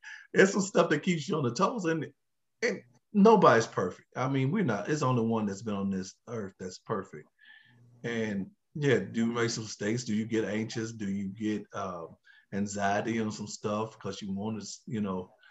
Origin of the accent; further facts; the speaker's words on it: Kentucky, United States; See, I'm from Kentucky now. I'm really talking about horses.